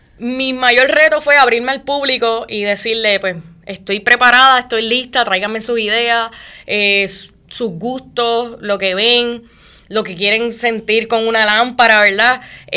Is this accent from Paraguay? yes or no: no; Las Piedras, Puerto Rico; now in Naguabo, Puerto Rico; Hace poquito me mudé para Naguabo. Soy nativa de Las Piedras, pero estoy ahí cerquita todavía.